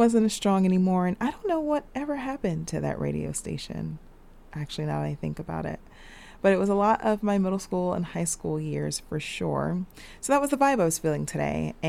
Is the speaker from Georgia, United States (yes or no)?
yes; Atlanta, Georgia, United States; I grew up in Atlanta, and there was a really great station called 99X.